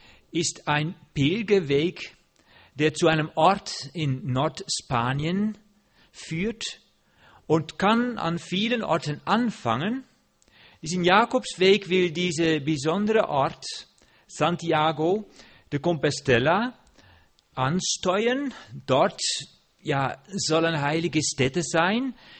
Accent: Netherlands; German is a second language; now in Germany; Ich bin Holländer, aber ich wohne mit meiner Frau in Deutschland, in Hessen.

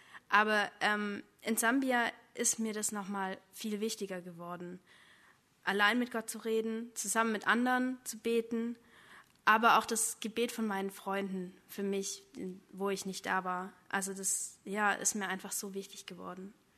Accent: Leonberg, Baden-Württemberg, Germany; Ich komme aus Leonberg, das ist hier in der Nähe.

